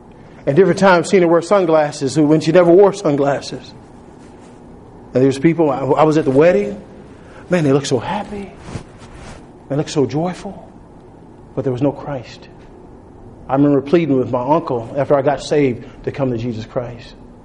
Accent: Texas, United States; The problem is I was from Texas, so Texans think they're their own country anyway, you know.

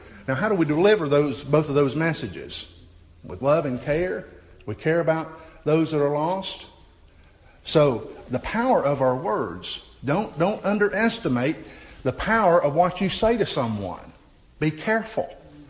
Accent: Southern US, United States; And as you know, I grew up in the South, and folks down South can be very opinionated.

